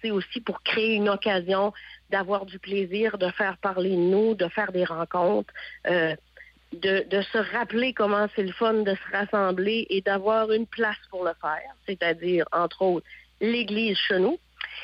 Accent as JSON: {"language": "French", "town": "Grande-Vallée", "region": "Quebec", "country": "Canada", "said": "Puis quand on nous demande tu viens d'où, on se promène des fois un petit peu partout dans le monde. On dit je viens de Grande-Vallée, je vais te montrer."}